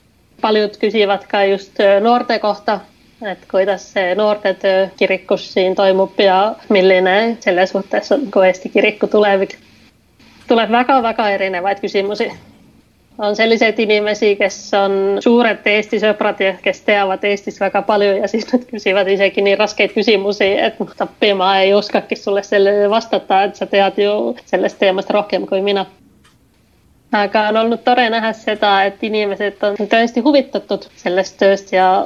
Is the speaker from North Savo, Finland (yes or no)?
no; Kouvola, Kymenlaakso, Finland; Kouvola-kokoutusesta, missä on mun vanha kotikokoutus. Mä olen Kouvolasta pärit itse.